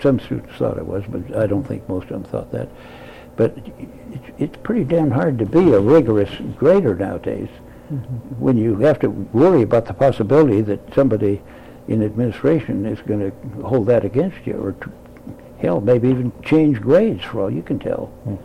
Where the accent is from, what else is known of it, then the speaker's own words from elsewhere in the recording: Portland, Oregon, United States; also born or lived in Seattle / California; I grew up in Portland and lived in Seattle for 13 years, and 18 years in Portland, 13 years in Seattle, and 5 years or so down in Santa California.